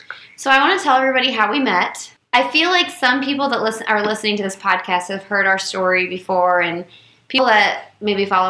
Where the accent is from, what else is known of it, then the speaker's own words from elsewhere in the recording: Bloomington, Indiana, United States; Okay, so we both went to IU. I grew up in Bloomington